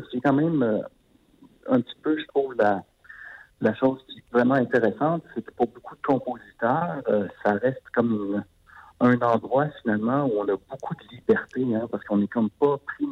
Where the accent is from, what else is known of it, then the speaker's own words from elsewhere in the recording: Montreal, Quebec, Canada; born there; Moi, je suis un Québécois, je suis né à Montréal.